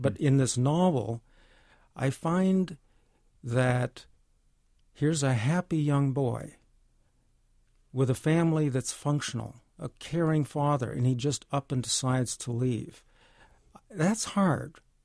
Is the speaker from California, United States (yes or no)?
no; Michigan, United States; Well, I grew up in Michigan.